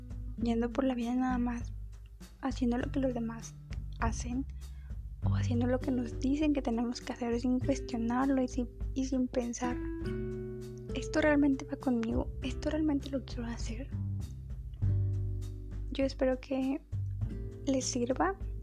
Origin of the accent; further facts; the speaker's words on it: Mexico; yo soy de México, así que saludos de hasta donde te encuentres